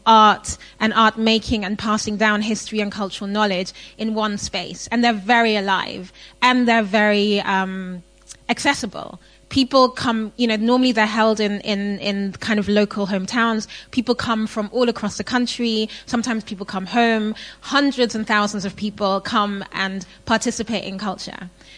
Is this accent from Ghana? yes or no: yes; Ghana; I'm from Ghana. I live in Ghana. I did work in Western museums before I went back to Ghana.